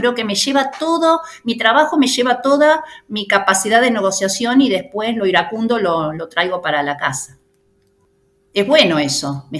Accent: Santa Fe, Argentina; Yo vengo de la provincia de Santa Fe.

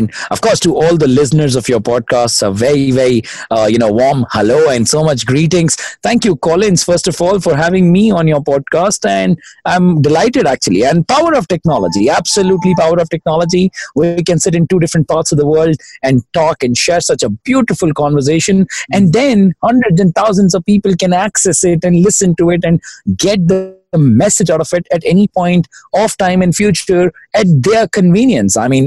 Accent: India; growing up in India is a lot of hustle, a lot of fun, a lot of learning, a lot of energy, and a whole power pack cultural exposure

